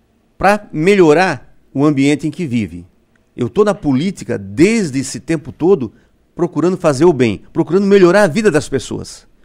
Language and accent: Portuguese; Urussanga, Santa Catarina, Brazil; da minha cidade, da cidade onde eu nasci, onde eu vivo, trabalho, constitui minha família e quem eu quero bem. Eu quero que Uruçanga seja desponte